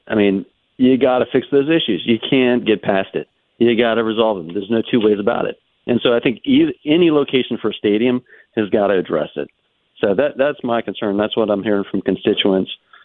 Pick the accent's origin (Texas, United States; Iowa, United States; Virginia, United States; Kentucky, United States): Virginia, United States; Prince William; You know, when I was growing up, I grew up in Prince William.